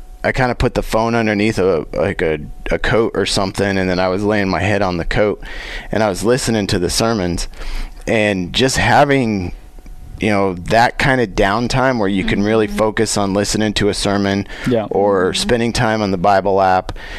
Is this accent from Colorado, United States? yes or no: yes; Colorado, United States; growing up in Colorado, you know, sometimes you can take that stuff for granted, and mm-hmm. and but living in Oklahoma now